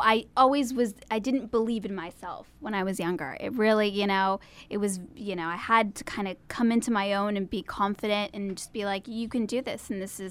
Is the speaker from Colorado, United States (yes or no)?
no; California, United States; growing up in California and not being in Missouri, that's an advantage in itself